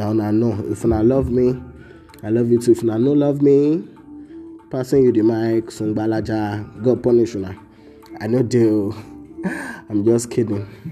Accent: Nigeria; also born or lived in United Kingdom; first of all, I'm a Nigerian. I love Nigeria. I want to be a Nigerian for the rest of my life.

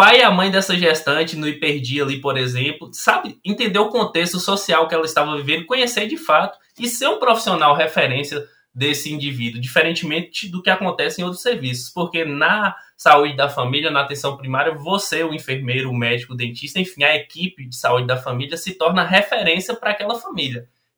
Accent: Bahia, Brazil; now in Montes Claros, Brazil; como o Thiago falou, eu sou baiano, sou da Chapada Diamantina, Bahia, mas atualmente eu moro em Minas Gerais, Montes Claros.

